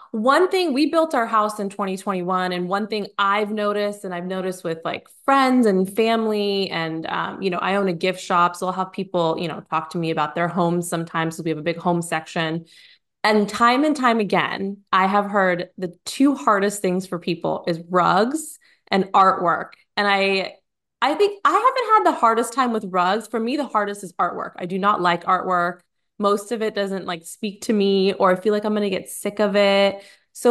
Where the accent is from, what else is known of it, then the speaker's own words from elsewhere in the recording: California, United States; now in Nashville, United States; I'm from California, but I live in Nashville now, and the walls are so much bigger here.